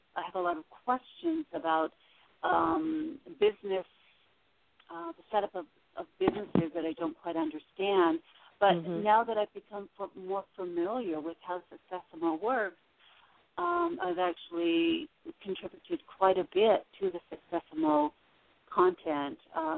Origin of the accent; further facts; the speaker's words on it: Nova Scotia, Canada; also born or lived in Florida; now in Arizona, United States; I'm originally from Nova Scotia, Canada, and I lived in Florida also for 14 years.